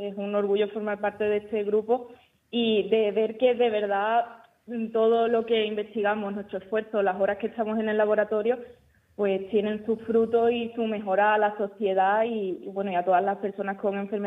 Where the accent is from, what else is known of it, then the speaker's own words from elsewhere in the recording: Cádiz, Andalusia, Spain; now in Seville, Spain; soy original de Cádiz y me vine aquí a Sevilla a estudiar el grado de Biología en la Universidad de Sevilla.